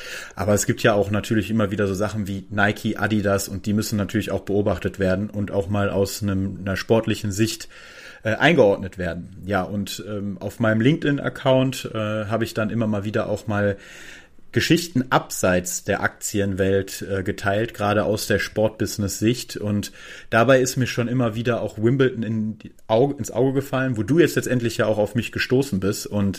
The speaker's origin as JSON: {"language": "German", "town": "Wuppertal", "region": "North Rhine-Westphalia", "country": "Germany", "tie": "born or raised there", "said": "ich komme aus Wuppertal ursprünglich und quasi bin ich auf dem Tennisplatz aufgewachsen"}